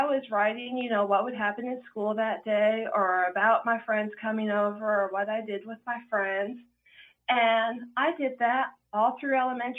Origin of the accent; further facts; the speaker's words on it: Plano, Texas, United States; I grew up in Plano, Texas.